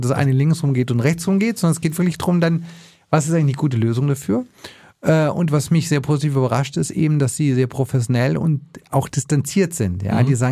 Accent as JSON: {"language": "German", "region": "Southern Germany", "country": "Germany", "said": "ich komme selber aus Süddeutschland."}